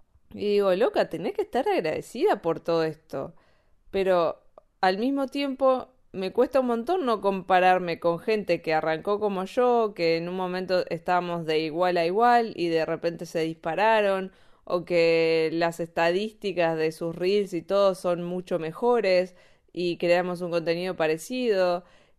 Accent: Argentina; now in Spain; cuando nos mudamos de Argentina a España justamente, y cómo fue todo ese proceso de emigrar, de la ciudadanía, del NIE.

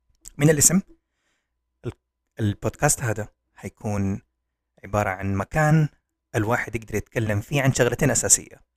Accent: Jeddah, Makkah Province, Saudi Arabia; بما أني أنا من جدة هتكلم عن جدة

